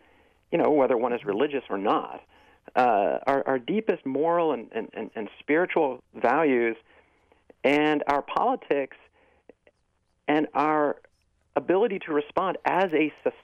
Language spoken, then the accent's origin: English; California, United States; I mean, you wouldn't know it from my accent. I've lived in the Northeast for 30 years, and I grew up in California, but my whole family is from Texas.